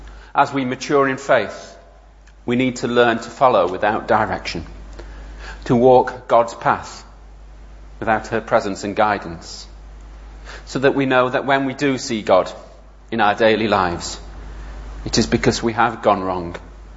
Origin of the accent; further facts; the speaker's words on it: Sheffield, Yorkshire and the Humber, United Kingdom; Because where I grew up in Sheffield, long before I was born, there was a schism within the church.